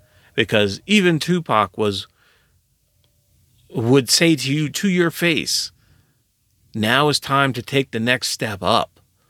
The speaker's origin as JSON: {"language": "English", "region": "New Jersey", "country": "United States", "tie": "born or raised there", "said": "I grew up in Jersey, and I saw all of this firsthand."}